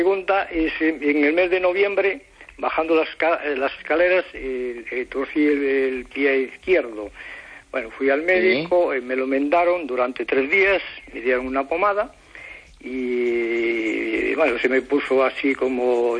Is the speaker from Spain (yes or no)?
yes; Lugo, Galicia, Spain; de Lugo, tengo 70 años